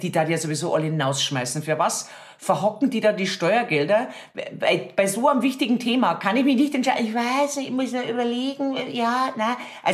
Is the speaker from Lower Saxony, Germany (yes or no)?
no; Erding, Bavaria, Germany; Ich komme aus Erding. Bei uns gibt es Erdinger Herbstfest.